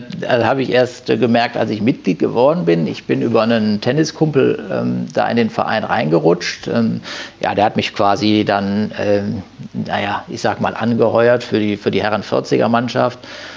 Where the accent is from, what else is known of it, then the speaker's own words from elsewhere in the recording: Düsseldorf, North Rhine-Westphalia, Germany; born there; now in Haan, Germany; Gebürtig bin ich Düsseldorfer. Und bin mit meiner Familie dann nach Hahn rausgezogen.